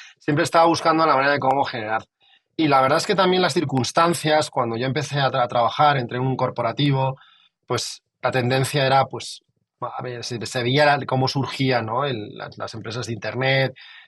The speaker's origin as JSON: {"language": "Spanish", "town": "Madrid", "region": "Community of Madrid", "country": "Spain", "said": "Porque yo vengo de Madrid."}